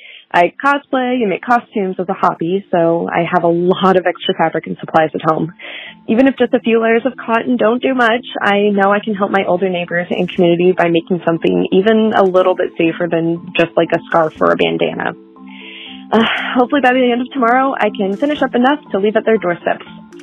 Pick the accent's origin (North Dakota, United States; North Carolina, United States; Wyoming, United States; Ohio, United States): Ohio, United States; Cincinnati; I'm from Cincinnati, Ohio.